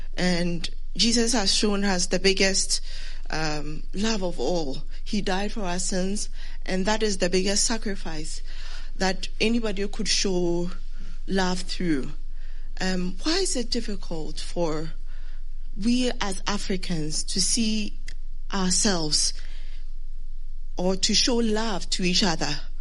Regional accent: Ghana; I'm a doctor from Ghana, and I'm doing my master's here in global health.

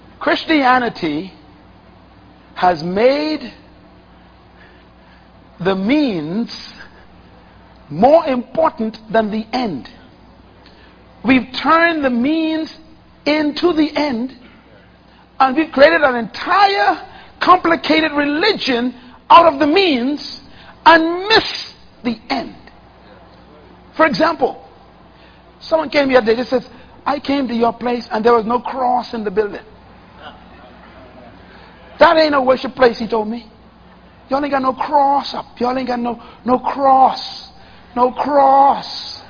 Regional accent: Bain Town, New Providence, Bahamas; When I was growing up in Baintown, when you walk over a grave, you spit on your finger

